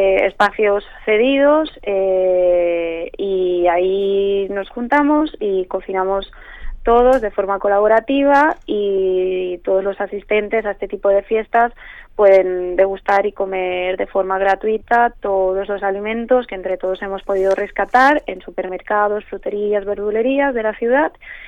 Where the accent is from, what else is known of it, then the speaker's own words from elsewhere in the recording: Barcelona, Catalonia, Spain; Yo soy de Barcelona, de Cataluña.